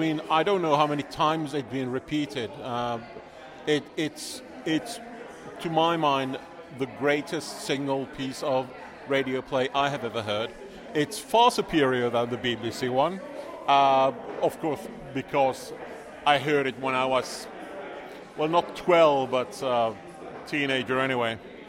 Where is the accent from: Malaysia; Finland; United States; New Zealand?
Finland; English is a second language; I'm from Finland.